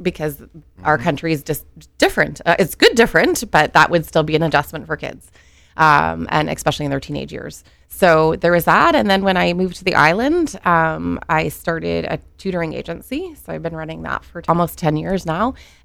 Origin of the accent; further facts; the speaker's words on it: Toronto, Ontario, Canada; I was born and raised in Toronto, which may give some people some insight, especially on the island here, because I always have to defend that I'm from Toronto.